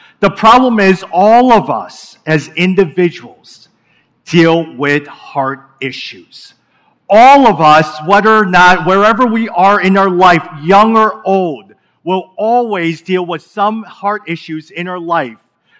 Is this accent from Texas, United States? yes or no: no; Chicago, Illinois, United States; I was born and raised actually here in the Chicago area, grew up in the Chinatown area, then went to Bridgeport, then went to McKinley Park, and now I live in a neighborhood called the Gap area.